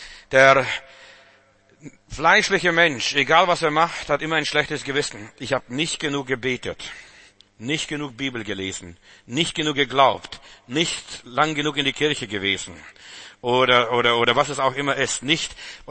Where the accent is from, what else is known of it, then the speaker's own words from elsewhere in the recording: Russia; now in Germany; Stell dir mal vor, ich bin in Russland aufgewachsen, jetzt lebe ich in Deutschland.